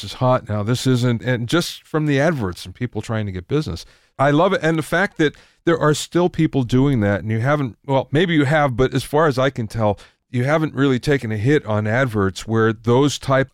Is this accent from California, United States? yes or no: no; Pennsylvania, United States; moved away; I came from Pennsylvania originally, and I'm thinking, okay, if I was back there in Pennsylvania